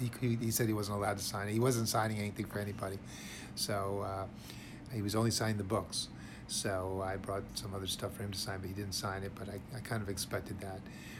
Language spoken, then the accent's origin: English; Pennsylvania, United States; he lived in Florida and I grew up in Pennsylvania.